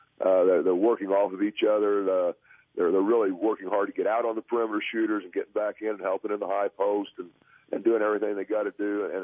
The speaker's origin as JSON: {"language": "English", "town": "Fillmore", "country": "United States", "tie": "born or raised there", "said": "We grew up together in Fillmore"}